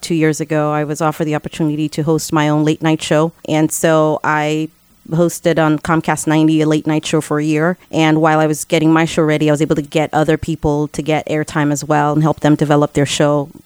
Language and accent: English; Lagos, Nigeria; born and raised in Lagos, Nigeria.